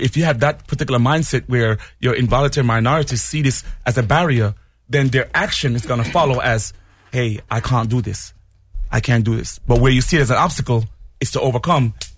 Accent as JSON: {"language": "English", "country": "Jamaica", "tie": "born or raised there", "said": "I grew up in Jamaica and I see myself in textbooks."}